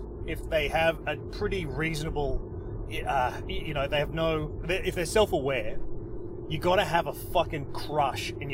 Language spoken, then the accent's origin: English; Queensland, Australia; my home state of Queensland